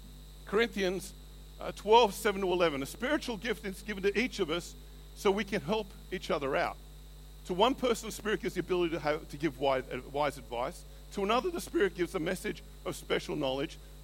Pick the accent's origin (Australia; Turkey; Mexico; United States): Australia; I remember I used to say, being Aussie, I don't understand the connotations.